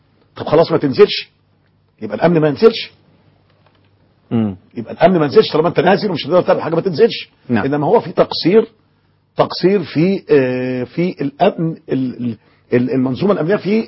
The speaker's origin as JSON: {"language": "Arabic", "country": "Egypt", "said": "احنا كلنا كمصريين"}